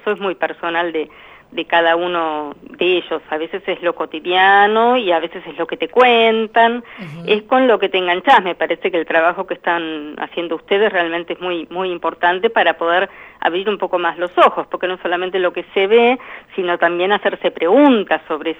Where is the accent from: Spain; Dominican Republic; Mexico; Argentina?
Argentina